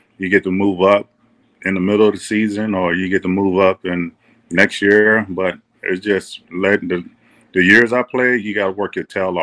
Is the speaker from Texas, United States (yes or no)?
yes; Texas, United States; I looked up to Nolan Ryan because, Texas guy, and I'm from Texas